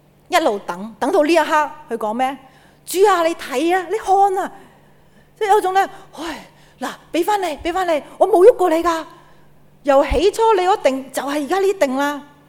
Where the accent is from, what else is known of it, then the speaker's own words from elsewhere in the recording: China; 即是用我哋中國人可以説話講啦，就叫做打虎頭